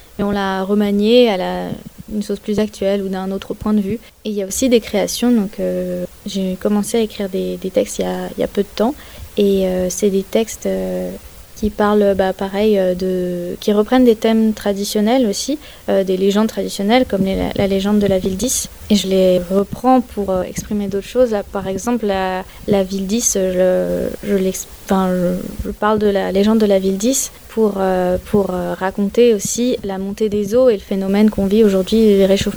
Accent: Douarnenez, Brittany, France; moi je viens de Douarnenez, dans le parler douarneniste

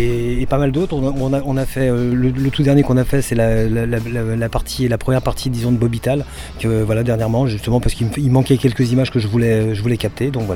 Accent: Lorient, Brittany, France; On est vraiment des Lorientais, oui.

